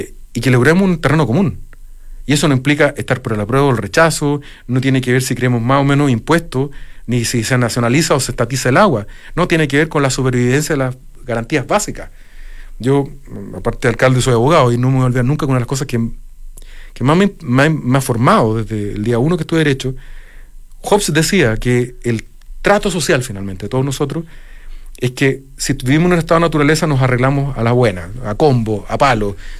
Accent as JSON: {"language": "Spanish", "country": "Chile", "said": "sentirnos orgullosos como chilenos"}